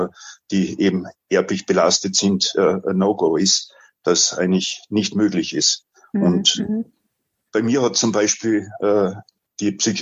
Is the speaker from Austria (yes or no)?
yes; Salzburg, Austria; ich muss sagen, ich bin eine Salzburger